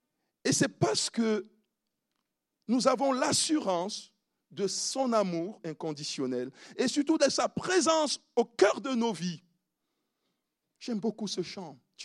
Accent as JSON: {"language": "French", "country": "Cameroon", "said": "Et chez moi, au Cameroun, c'est comme ça qu'on fait."}